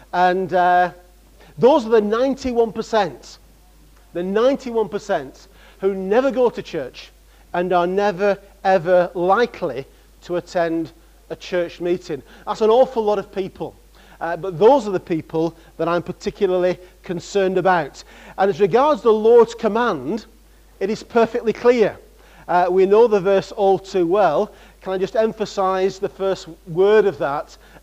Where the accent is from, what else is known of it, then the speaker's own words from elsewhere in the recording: North West England, United Kingdom; now in Scotland, United Kingdom; But originally I'm from Lancashire and always prided myself in being from the north.